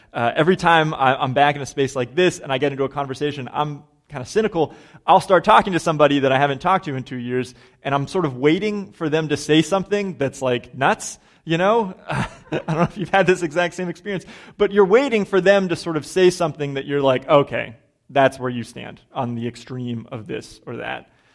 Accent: Pittsburgh, Pennsylvania, United States; now in Somerville, United States; I'm from Pittsburgh. Molly is from Atlanta, and both of our kids are from Boston

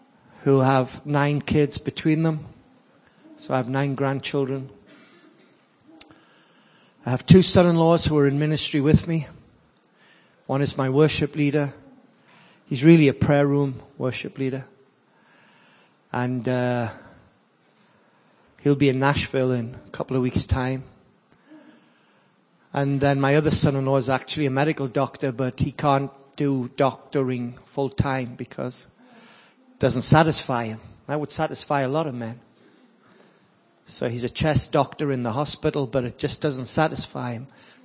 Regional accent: Sunderland, North East England, United Kingdom; Oh, by the way … from Sunderland, England.

